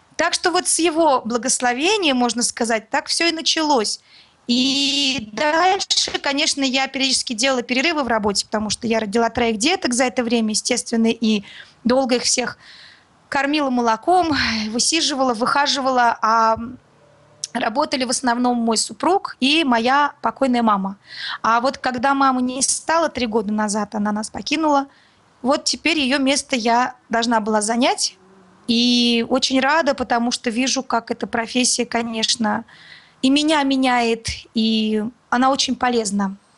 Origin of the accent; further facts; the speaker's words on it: Moscow, Russia; Он стал спрашивать, откуда я, из Москвы, то все.